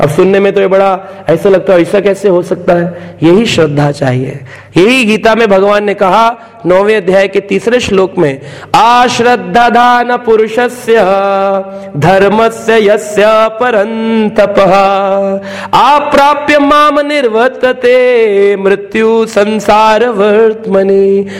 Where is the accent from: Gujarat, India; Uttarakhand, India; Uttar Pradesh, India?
Uttar Pradesh, India; Mathura; मुझे याद है कि हम लोग मथुरा के ही रहने वाले हैं, तो हम जब बचपन में जाते थे गिरिराज गोवर्धन बहुत विशाल दिखते थे